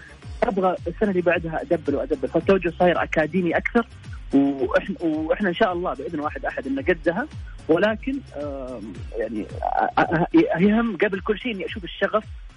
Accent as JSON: {"language": "Arabic", "country": "Saudi Arabia", "said": "يعني كنت أنا أمشي بكل فخر بين كل شخص وشخص أقول له أنا سعودي."}